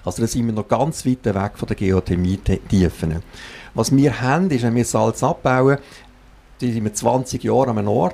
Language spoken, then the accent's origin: German; Nuglar, Solothurn, Switzerland; Also, ich bin verheiratet, habe 4 Kinder, aufgewachsen im Kanton Solothurn, Schwarzbubenland, Nugla, St. Pantaleon, wo ich jetzt auch wieder wohne.